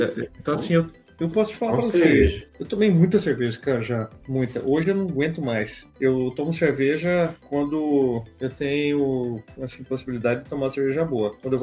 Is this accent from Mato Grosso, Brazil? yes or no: yes; Cuiabá, Mato Grosso, Brazil; Como eu já falei pra vocês, eu sou de Cuiabá e lá é o calor, né?